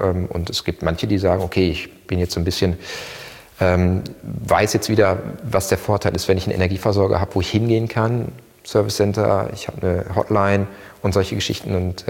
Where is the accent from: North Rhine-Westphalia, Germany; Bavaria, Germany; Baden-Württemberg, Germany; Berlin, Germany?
North Rhine-Westphalia, Germany; Ich komme aus dem Ruhrgebiet